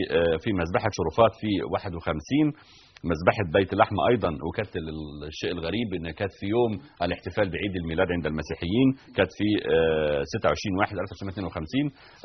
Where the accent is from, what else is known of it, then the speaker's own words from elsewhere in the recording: Egypt; دي طبعا كانت عندنا في مصر والناس كلها عارفينها،